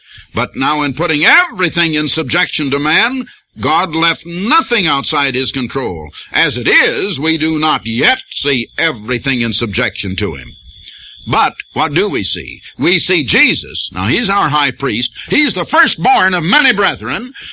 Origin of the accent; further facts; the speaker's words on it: Iowa, United States; He comes from Illinois, and I come from Iowa